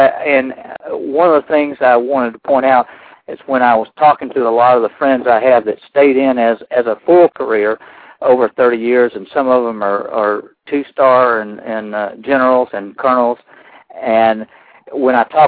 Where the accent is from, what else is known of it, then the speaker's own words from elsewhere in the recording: Rome, Georgia, United States; I was born and raised here in North Georgia, in Rome, Georgia, and went through the public schools here